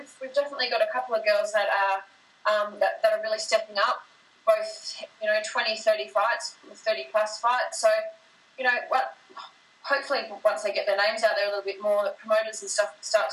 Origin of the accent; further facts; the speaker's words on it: Australia; But I think for me as an Australian, we're so laid back here